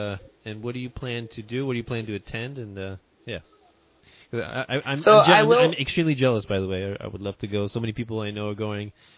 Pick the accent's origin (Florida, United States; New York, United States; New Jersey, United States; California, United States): New York, United States; we moved back to, you know, Rockland County, where I grew up in New York